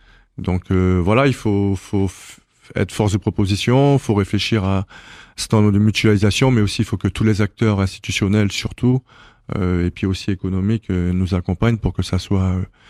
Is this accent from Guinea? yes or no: no; French Guiana; Moi, je suis originaire d'Amérique du Sud, en Guyane.